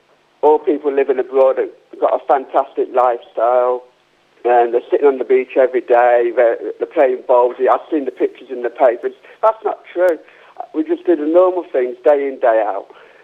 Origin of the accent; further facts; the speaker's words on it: United Kingdom; now in Spain; I'm British, I'm proud to be British.